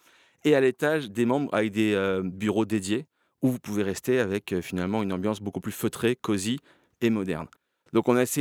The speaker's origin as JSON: {"language": "French", "town": "Toulon", "region": "Provence-Alpes-Côte d'Azur", "country": "France", "also_born_or_lived": "Canada", "said": "J'ai coupé mon accent. Ok, venant de Toulon."}